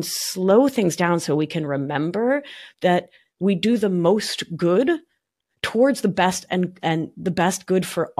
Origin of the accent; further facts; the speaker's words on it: Buenos Aires, Argentina; now in New York, United States; I mean, I'm a New Yorker from Buenos Aires. Speed is in my brain.